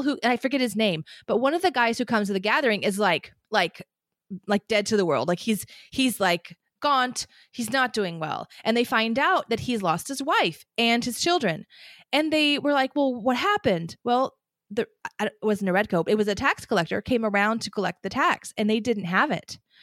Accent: United States; especially as an American who was schooled here, right? Who was educated here.

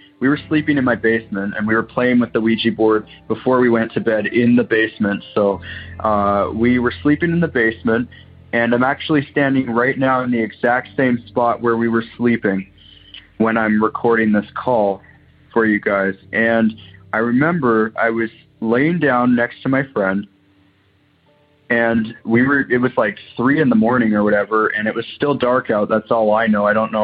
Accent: Waterloo, Ontario, Canada; I'm from Waterloo, Ontario, Canada.

